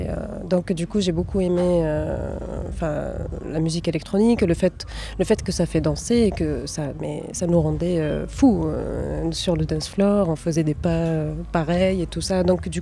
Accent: Qatar; also born or lived in Tunisia; C'est-à-dire que, en fait, j'ai grandi au Qatar aussi, jusqu'à mes 18 ans. Et mes parents, ils sont tunisiens, et donc 18 ans, j'ai eu grand bac. Et j'ai décidé de partir à Tunis pour étudier et puis pour voir mon pays, quoi, pour vivre là-bas.

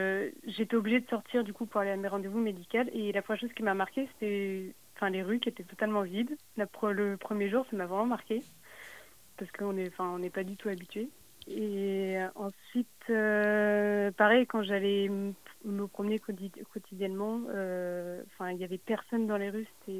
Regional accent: France; j'ai 21 ans et je suis française.

